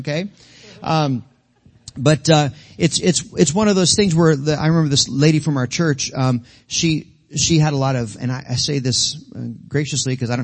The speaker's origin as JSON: {"language": "English", "town": "Harrisburg", "region": "Pennsylvania", "country": "United States", "tie": "born or raised there", "said": "I was raised in Assembly of God Church in Harrisburg, Pennsylvania."}